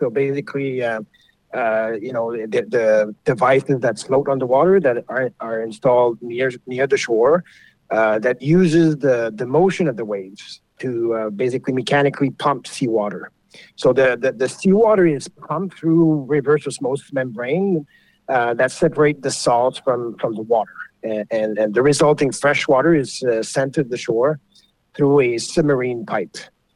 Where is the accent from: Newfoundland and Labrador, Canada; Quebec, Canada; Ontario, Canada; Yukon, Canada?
Quebec, Canada; Sherbrooke; I'm from Sherbrooke, graduated from Sherbrooke University in finance